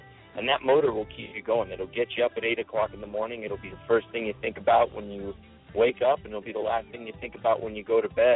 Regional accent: San Diego, California, United States; I come from kind of a punk rock background where, you know, I grew up in San Diego.

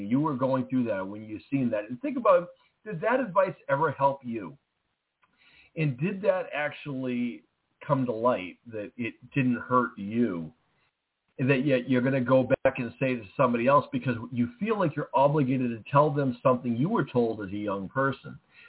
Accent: New England, United States; I'm from the New England area, and Utah is about probably the middle to the end of my country.

